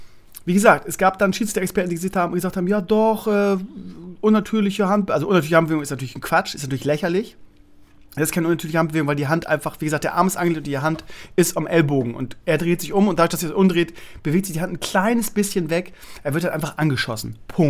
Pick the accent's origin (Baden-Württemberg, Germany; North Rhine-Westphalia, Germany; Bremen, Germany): Bremen, Germany; als Bremer